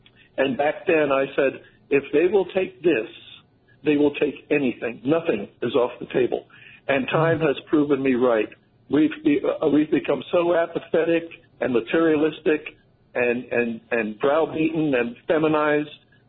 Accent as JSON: {"language": "English", "town": "St. Petersburg", "region": "Florida", "country": "United States", "tie": "born or raised there", "said": "I grew up in St. Petersburg, Florida, and like the rest of your listeners, I'm a senior citizen."}